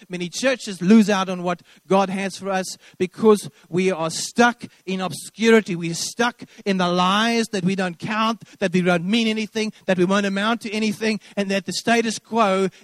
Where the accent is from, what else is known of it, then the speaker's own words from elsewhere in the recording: Randburg, Gauteng, South Africa; also born or lived in Bloemfontein; I was born in Bloemfontein, Afrikaans, Vrystater. Hallelujah. But only for 6 years. Then I moved to Randburg with my parents 2 days before grade one